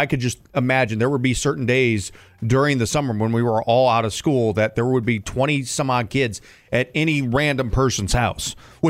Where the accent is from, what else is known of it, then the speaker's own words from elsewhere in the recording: St. Louis, Missouri, United States; We, growing up, my neighborhood had, I mean, it was a lot of starter homes where I grew up in St. Louis.